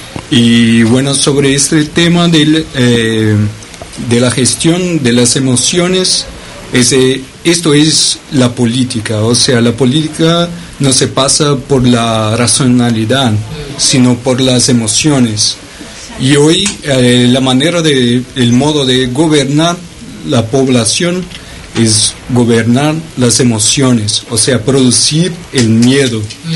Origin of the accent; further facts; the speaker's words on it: Brazil; Spanish is a second language; now in Spain; yo soy de Brasil. Agradezco por este espacio abierto acá. Entonces, perdóname por mi español un poco flaco